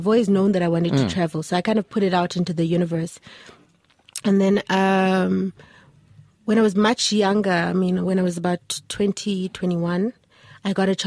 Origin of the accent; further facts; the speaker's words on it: South Africa; also born or lived in Windhoek, Namibia; In South Africa, and then we lived in Windhoek for a bit, and then we came back when political prisoners were kind of freed. But at first, I kind of couldn't speak English